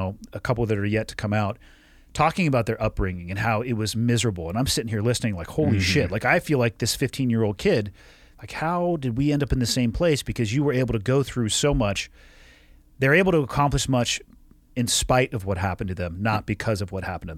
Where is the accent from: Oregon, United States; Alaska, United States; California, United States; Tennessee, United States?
California, United States; Santa Cruz; I left where I grew up in Santa Cruz, an amazing place to grow up, an even better place to leave is the way I describe it.